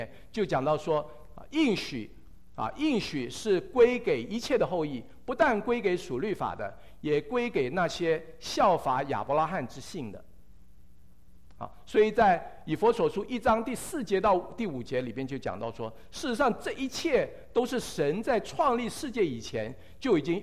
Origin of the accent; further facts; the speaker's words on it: Taiwan; 我们从台湾来的都知道，十几年前来的时候都要带一个电锅，